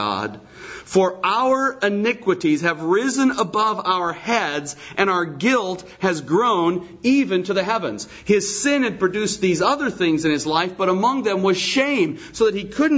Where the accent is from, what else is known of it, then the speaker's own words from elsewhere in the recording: Colorado, United States; when I grew up out in Colorado and visited my grandfather's farm